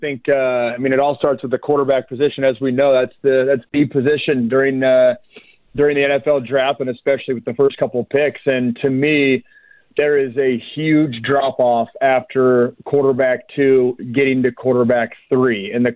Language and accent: English; Seattle, Washington, United States; You know, I'm from the Seattle area. They're Seahawks fans.